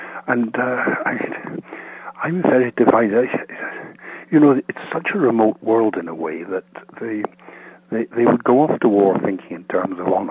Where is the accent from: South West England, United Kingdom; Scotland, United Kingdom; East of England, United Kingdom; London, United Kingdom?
Scotland, United Kingdom; Glasgow; When I was a boy growing up in Glasgow, I got interested in the First World War very, very quickly.